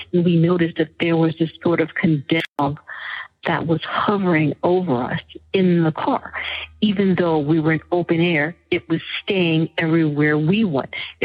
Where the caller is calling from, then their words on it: North Carolina, United States; I'm calling from North Carolina